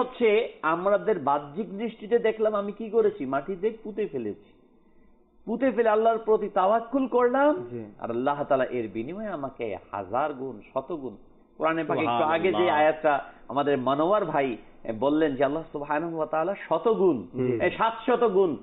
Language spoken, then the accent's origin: Bangla; Munshiganj, Dhaka Division, Bangladesh; আমার বাড়ি বিক্রম মুন্সিগঞ্জে, আমাদের বাড়ি বিক্রম মুন্সিগঞ্জে